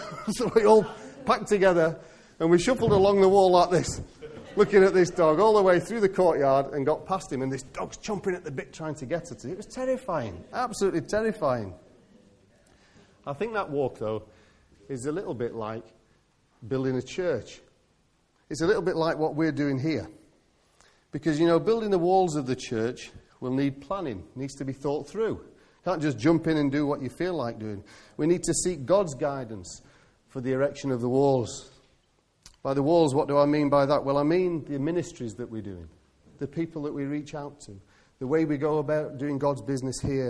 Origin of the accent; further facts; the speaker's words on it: England, United Kingdom; We don't like to do this because we're very English.